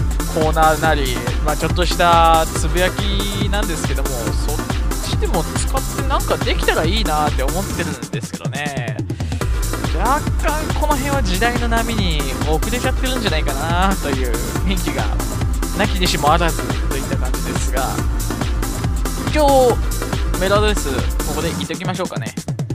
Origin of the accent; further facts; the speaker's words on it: Kyushu, Japan; 僕九州出身なのでなかなか雪山をの雪道ですね運転したことがないんで